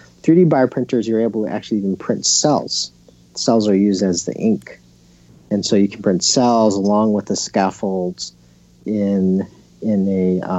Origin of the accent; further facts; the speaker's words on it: California, United States; I grew up in California. It was more frequent back then, you know, when I was living there.